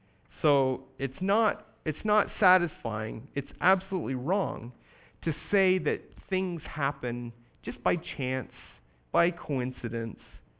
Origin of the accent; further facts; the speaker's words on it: Canada; I'm coming there from Canada.